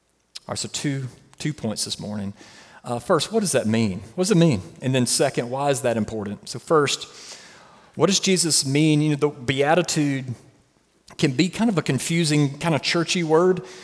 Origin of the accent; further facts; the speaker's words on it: Alabama, United States; At least it's not what I was raised being taught in West Alabama.